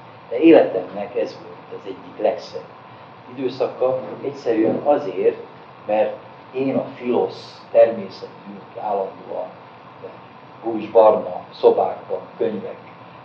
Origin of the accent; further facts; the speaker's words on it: Pécs, Baranya, Hungary; egy olyan slamban nevelkedtem Pécs külvárosában, ahol a bűn, a bűnözés egy mindennapi jelenség volt